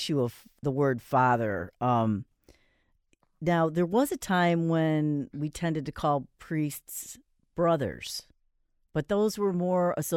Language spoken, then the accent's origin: English; Michigan, United States; moved away; also born or lived in Ohio; When I was growing up in Western Michigan and then I moved to Ohio